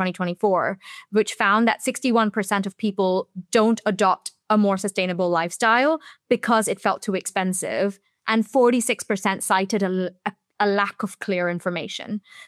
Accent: India; also born or lived in Singapore; I grew up in India and Singapore where, you know, you have this whole use and dispose mentality when it comes to fashion

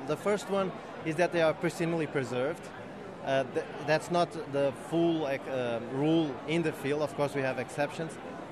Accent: Portugal; I came from Portugal and we have a lot of material, vertebrate fossil material from Portugal, but we don't have one single complete skull.

